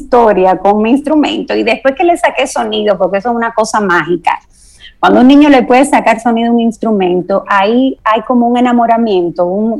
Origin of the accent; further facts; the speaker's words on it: Cuba; now in Dominican Republic; yo soy cubana, aunque llevo muchos años, ya llevo más años viviendo aquí, por lo que soy ya más dominicana, más dominicana que cubana.